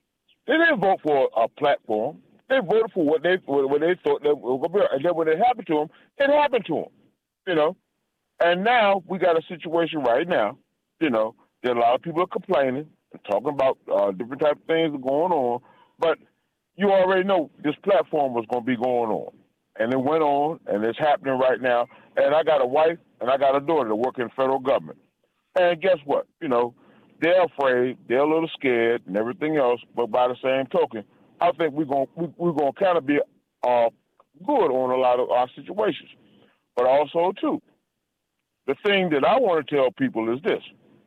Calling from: Washington, District of Columbia, United States; JD from D.C.?

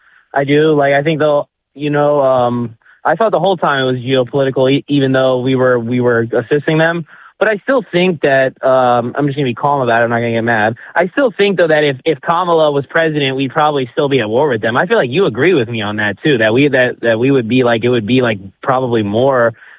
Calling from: Maryland, United States; calling from Maryland.

